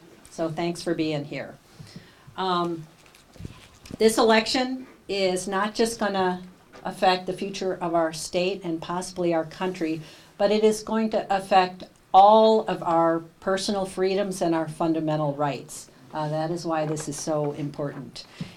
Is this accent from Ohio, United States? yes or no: no; Chippewa Falls, Wisconsin, United States; As Ryan said, I grew up in Chippewa Falls. It was a great place to grow up.